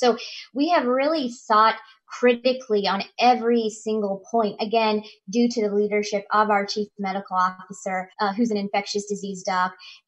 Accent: Chillicothe, Missouri, United States; I'm originally from Chillicothe, Missouri, so I thought I was going to go home, practice primary care with a focus on women's health

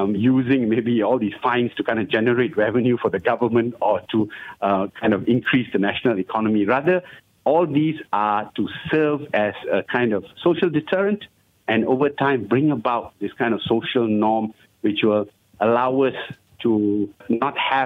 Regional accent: Malaysia; But definitely, as a Malaysian, I would expect us to have absolutely no kind of discriminatory practices onto those living in the same country

